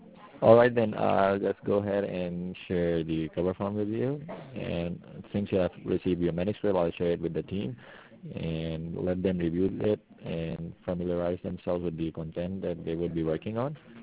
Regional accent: Turkey; English is a second language; moved away as an adult; now in New York, United States; Originally, I'm from Turkey, but I ended up for my master's degree here in the States, and now I've got this job.

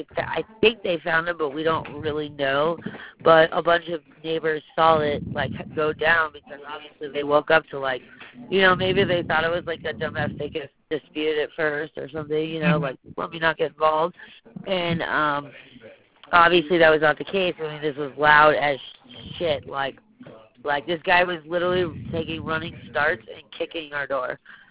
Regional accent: Florida, United States; now in Arvada, United States; Actually, I'm from here, but I've been in Denver about 15 years, but I grew up in Florida.

